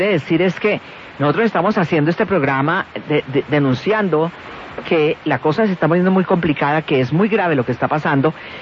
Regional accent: Cali, Valle del Cauca, Colombia; En mi ciudad de Cali, por ejemplo, donde yo soy, donde yo nací

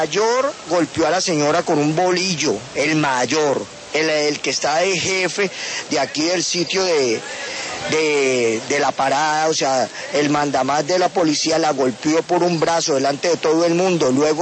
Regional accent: Colombia; now in San Antonio del Táchira, Venezuela; Yo soy colombiano, mi papá y mi mamá es colombiano, pero residimos en San Antonio del Táchira.

